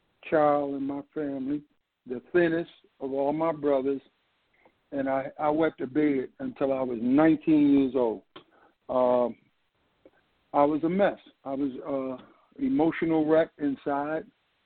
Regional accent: Baltimore, Maryland, United States; You know, I'm from Baltimore, so, you know, Maryland just meant everything.

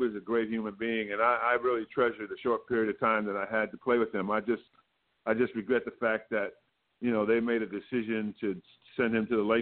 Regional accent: Philadelphia, Pennsylvania, United States; But then to get traded to Philadelphia, which was my home team, but was also my hometown

